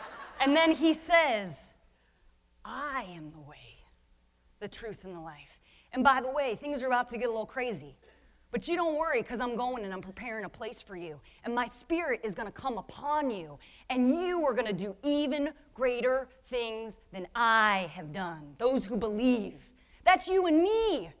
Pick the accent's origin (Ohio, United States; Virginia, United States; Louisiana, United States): Ohio, United States; Cleveland; now in Pasadena, United States; We hail now from the great state of California, Pasadena, 2 miles from the Rose Bowl. Boom. But guys, I grew up in Cleveland, Ohio. I'm from the Cleve.